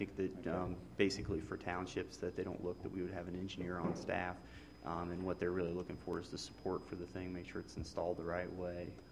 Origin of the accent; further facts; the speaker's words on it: Ashley, United States; So I was born and raised up in the Ashley area